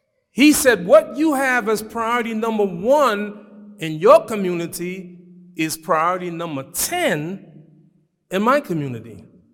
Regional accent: Brooklyn, New York, United States; So I got an attitude again. I'm from Brooklyn, right?

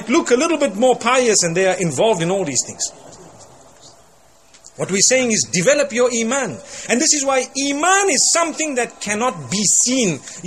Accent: Zimbabwe; I said, I'm from Zimbabwe.

